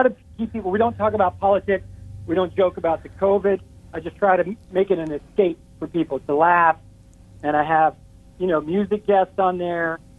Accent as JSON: {"language": "English", "region": "Kentucky", "country": "United States", "tie": "born or raised there", "moved": "yes", "lives_now": "Los Angeles, United States", "said": "I grew up in Kentucky. So they were like, \"Boy, you don't belong out here.\" So my dream was always to come to Hollywood."}